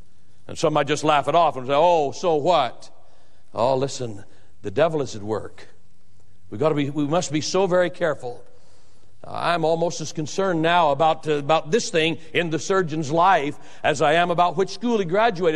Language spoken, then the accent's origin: English; Boise, Idaho, United States; Now, there came to my hometown, Boise, Idaho, about 5 years ago